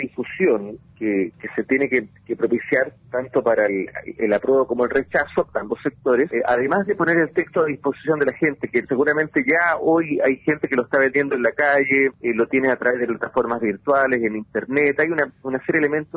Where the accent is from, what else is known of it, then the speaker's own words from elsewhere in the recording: Chile; como buen chileno conozco a mi gente